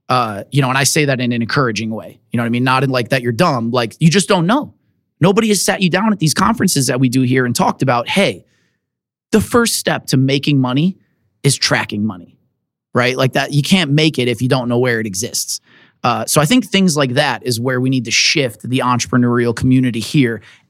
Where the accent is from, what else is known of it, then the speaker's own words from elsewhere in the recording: Milwaukee, Wisconsin, United States; we moved back to like my hometown and we like made a difference.